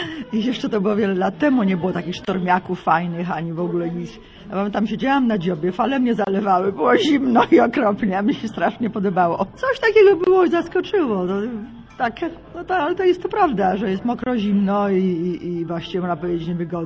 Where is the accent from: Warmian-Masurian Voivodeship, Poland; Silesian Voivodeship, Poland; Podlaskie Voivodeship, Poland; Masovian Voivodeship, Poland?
Masovian Voivodeship, Poland; Warsaw; Tak, ja jestem z Warszawy i mieszkam w Warszawie, tak.